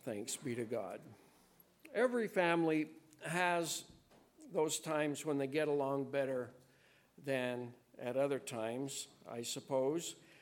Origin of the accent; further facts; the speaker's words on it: Idaho, United States; I am originally from Idaho, and I grew up in southern Idaho. I was number six of seven kids